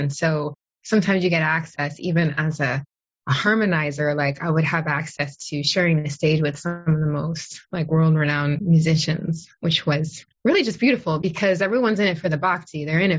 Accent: United States; And I was a rebel because I came from the United States. I was like the only American at this all girls Catholic school.

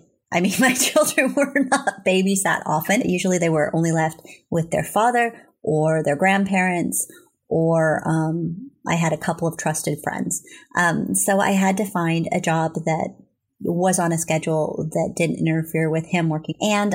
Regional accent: California, United States; get a job as a correspondent for the Union Democrat, which is the newspaper in my hometown. So I got to cover things like Irish Days in Murphy's and the Frog Jump

